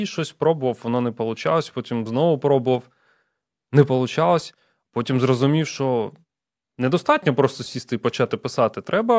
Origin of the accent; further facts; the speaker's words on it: Donetsk, Donetsk Oblast, Ukraine; І я виріс в Донецьку і переважно читав російськомовну літературу.